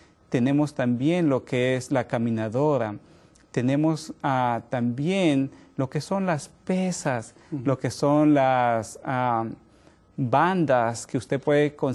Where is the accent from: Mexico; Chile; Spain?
Mexico; en mi caso, yo soy mexicano